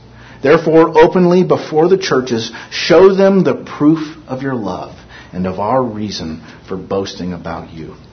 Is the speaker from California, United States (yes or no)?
yes; California, United States; I'm pretty sure Paul would not refer to them as the three dudes, and I'm from California, though, so I will.